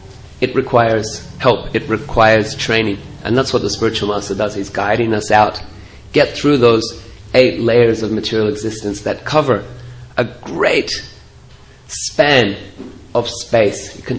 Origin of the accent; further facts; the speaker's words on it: New Zealand; I'm from New Zealand.